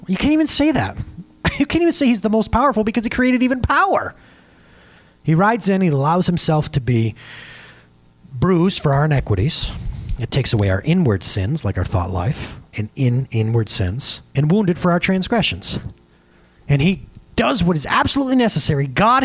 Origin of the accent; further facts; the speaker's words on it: Norfolk, United States; I graduated from Norfolk, just right down the road. I love the fact that I get to do this job in my hometown.